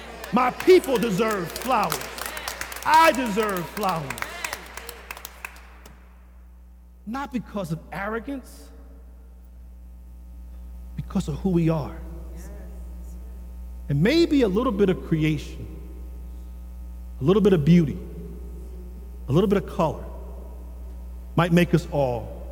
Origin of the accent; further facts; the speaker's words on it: Philadelphia, Pennsylvania, United States; I didn't grow up on the main line. I didn't grow up in Chestnut Hill or Society Hill. I grew up in North Philadelphia.